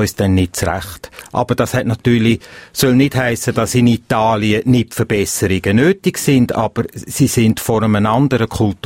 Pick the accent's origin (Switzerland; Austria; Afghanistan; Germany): Switzerland; Wenn ich dann als Schweizer mit dem Auto auf Rom komme